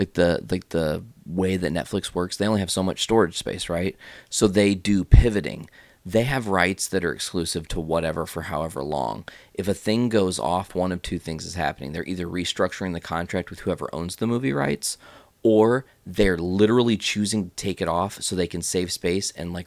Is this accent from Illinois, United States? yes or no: yes; Hoopeston, Illinois, United States; My hometown, Hoopston, Illinois, is visible on the map in the movie